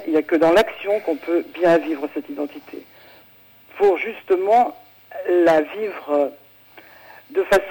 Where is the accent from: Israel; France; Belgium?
France; born there; Je suis née en France, de parents nés en Turquie, et rescapés du génocide.